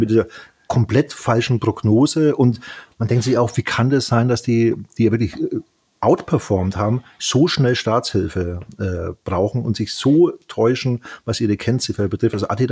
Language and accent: German; Bavaria, Germany; ich bin ja Mittelfranke